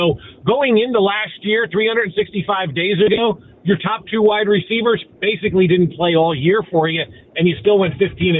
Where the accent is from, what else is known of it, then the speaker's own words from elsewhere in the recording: New Jersey, United States; moved away as an adult; I grew up in North Jersey, you know, my entire life till I was 18 and came out to KU, and I hate the Eagles.